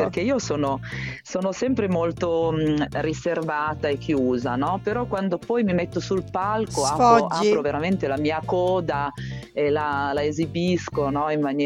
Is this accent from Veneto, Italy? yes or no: no; Emilia-Romagna, Italy; born there; io sono nata in Emilia Romagna, no? Tra le vigne